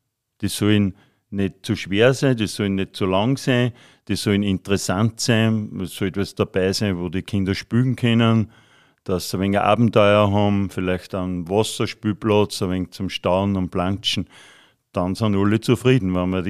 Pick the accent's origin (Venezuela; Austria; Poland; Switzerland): Austria; Bad Hall, Upper Austria; Ich bin aus Bad Hall. Ich habe da ein Restaurant gehabt, habe nicht immer so viel Zeit gehabt wie jetzt als Pensionist.